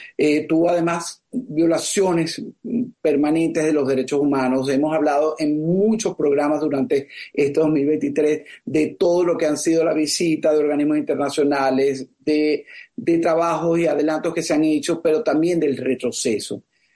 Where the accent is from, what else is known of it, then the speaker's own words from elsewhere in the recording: Venezuela; Nosotros como venezolanos